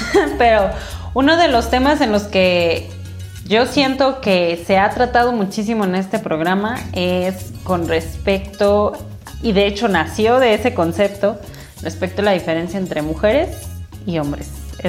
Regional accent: Mexico; como buen mexicano

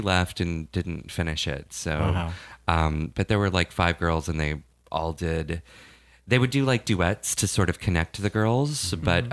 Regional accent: Georgia, United States; A couple of shows in Atlanta. I used to go frequently because I'm from Georgia originally.

